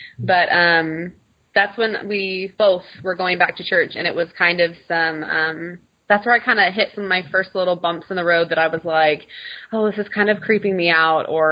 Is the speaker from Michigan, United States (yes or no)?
yes; Michigan, United States; Cause like you said, growing up in Michigan, I mean, I had what I call my quote unquote church friends.